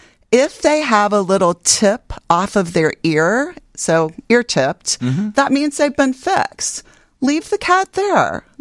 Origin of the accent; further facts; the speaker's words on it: Cincinnati, Ohio, United States; now in Chicago, United States; I hail from Cincinnati, of course, and our really good shelters also know how to do that.